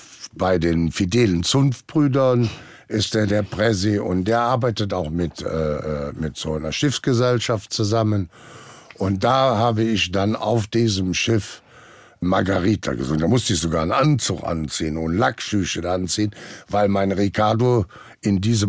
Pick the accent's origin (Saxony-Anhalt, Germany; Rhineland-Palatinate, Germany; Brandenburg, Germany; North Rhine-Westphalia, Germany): Rhineland-Palatinate, Germany; Prüm; Aber ich komme ja gebürtig aus Prüm, also die tiefste Eifel.